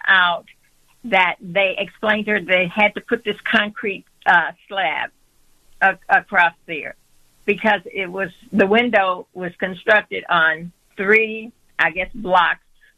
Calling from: Matteson, Illinois, United States; I'm calling from Matteson, Illinois.

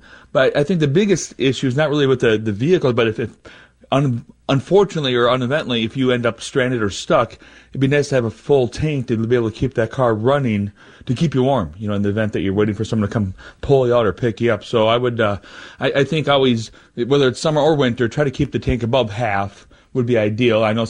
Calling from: Moorhead, Minnesota, United States; I'm calling you from Moorhead, Minnesota.

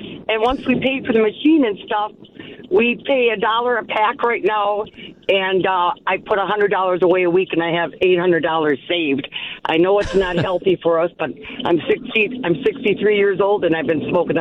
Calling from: Theresa, Wisconsin, United States; Teresa, Wisconsin.

